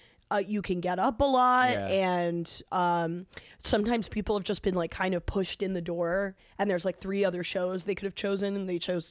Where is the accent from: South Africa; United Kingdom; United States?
South Africa; But I'm South African.